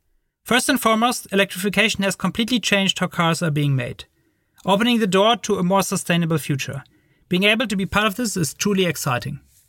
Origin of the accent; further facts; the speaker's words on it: Berlin, Germany; English is a second language; moved away as an adult; now in United States; I'm originally from Berlin